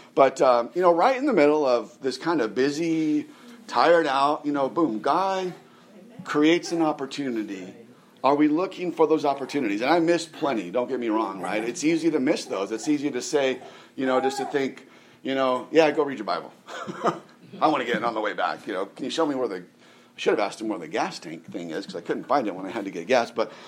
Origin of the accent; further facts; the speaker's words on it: California, United States; So the guy's from California, you know, I'm from California originally, and we start talking and I talk about where I'm from.